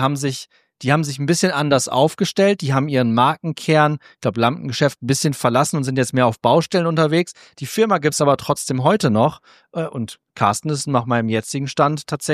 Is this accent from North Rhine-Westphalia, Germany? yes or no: no; Cloppenburg, Lower Saxony, Germany; Ich bin ja in Kloppenburg groß geworden, also niedersächsische Kleinstadt, da lebe ich jetzt schon seit 15 Jahren nicht mehr